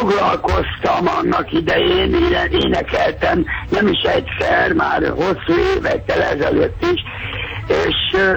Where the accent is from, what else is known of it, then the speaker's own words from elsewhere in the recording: Hungary; Nem, én teljesen magyar vagyok.